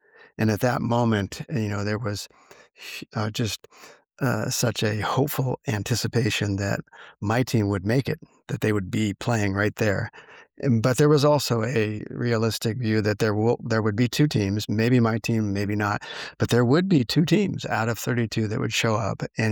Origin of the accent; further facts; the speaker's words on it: Santa Clara, California, United States; this year the game is being played in my hometown here in Santa Clara, California, in my home stadium.